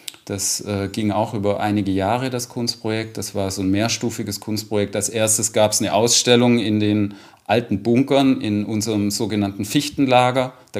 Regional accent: Baden-Württemberg, Germany; Ich komme aus dem Schwäbischen und da gibt es so Truppenübungsplatz Münsingen

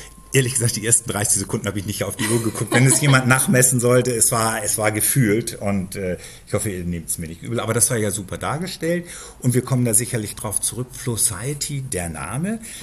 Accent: Berlin, Germany; Ich komme genau aus der anderen Ecke von Berlin

